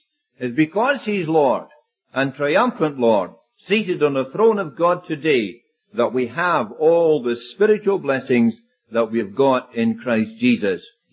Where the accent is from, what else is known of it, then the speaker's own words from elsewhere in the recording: Prestwick, Scotland, United Kingdom; also born or lived in Africa; We're from Prestwick in Scotland, as you can hear. We're not Irish this time, we're Scottish. And although we've been 35 years in Africa serving the Lord.